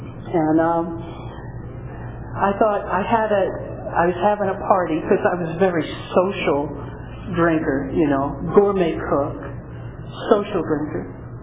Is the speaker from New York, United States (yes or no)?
yes; New York, United States; I'm from New York.